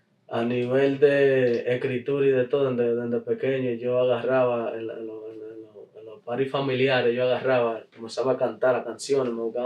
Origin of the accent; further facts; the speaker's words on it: Newark, New Jersey, United States; Hay otro tema también de la ciudad, yo soy de Newark, por la de la guapera.